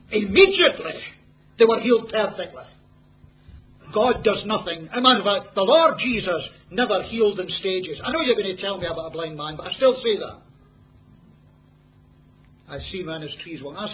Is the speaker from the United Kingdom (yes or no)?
yes; Scotland, United Kingdom; If I came here as a Scotsman, and halfway through the week, I suddenly start speaking perfect Malay.